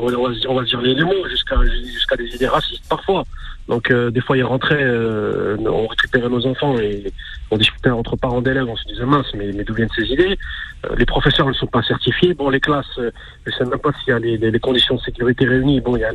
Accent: France; on m'explique comment fonctionne l'éducation d'une manière générale chez nous en France.

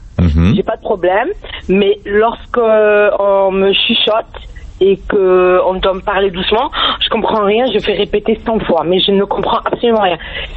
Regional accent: Morocco; je suis maghrébine, je suis du Maroc, on a tendance à parler fort

